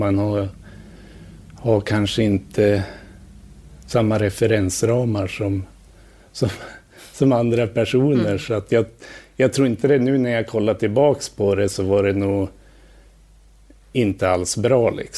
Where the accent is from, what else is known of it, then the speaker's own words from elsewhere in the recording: Njurunda, Västernorrland County, Sweden; Jag var en typisk hockeykille. Jag växte upp i Njurunda utanför Sundsvall.